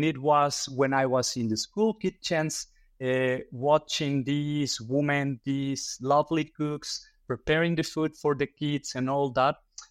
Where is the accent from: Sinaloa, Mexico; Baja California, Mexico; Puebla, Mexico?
Puebla, Mexico; Tehuacan; English is a second language; moved away as an adult; also born or lived in Veracruz; Well, as some of our listeners may guess from my accent, I'm Mexican. So I was born and raised in a small city in the state of Puebla called Tehuacan. And I lived there through my youth. And then I moved to another state in Mexico called Veracruz.